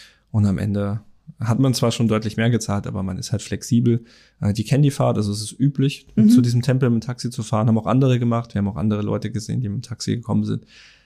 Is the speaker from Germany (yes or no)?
yes; Germany; Aber, also ja, als Deutscher möchte man ja irgendwie alles in Fußballfelder umrechnen.